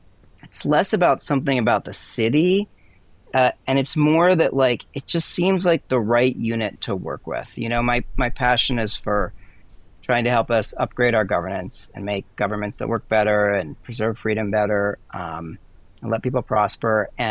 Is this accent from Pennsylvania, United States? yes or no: yes; Philadelphia, Pennsylvania, United States; moved away as an adult; also born or lived in California; now in Austin, United States; I grew up mainly in the Philadelphia area on the East Coast, and then when I turned 18, I went off to California for college and stayed there for almost 30 years until I moved to Austin a couple years ago.